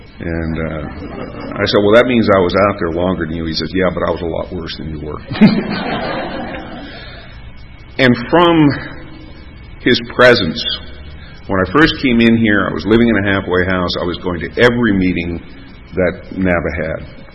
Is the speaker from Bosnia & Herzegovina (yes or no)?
no; Ireland; I'm Irish, therefore I am weeping.